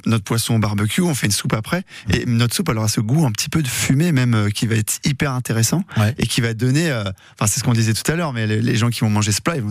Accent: Normandy, France; bah moi je viens de Normandie d'origine

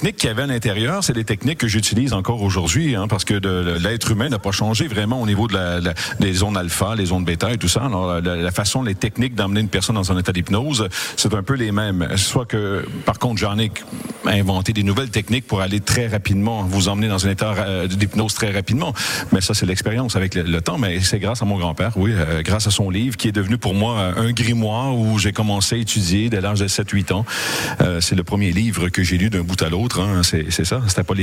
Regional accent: Quebec, Canada; En tant que Québécois, on est entouré d'anglais, nous, les États-Unis, les Ontariens et tout. Il y a de l'anglais partout chez nous.

